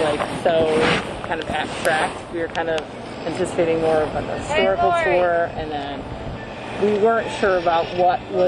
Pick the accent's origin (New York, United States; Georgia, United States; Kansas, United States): New York, United States; now in Washington, United States; I'm from New York.